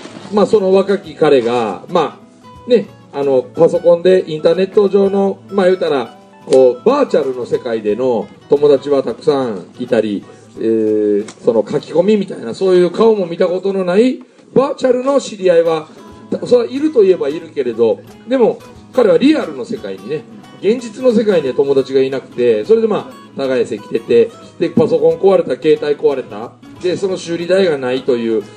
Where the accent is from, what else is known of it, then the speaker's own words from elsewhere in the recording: Miyagawa, Mie, Japan; 三重県のね、私のふるさと宮川村で大杉谷でやった時も、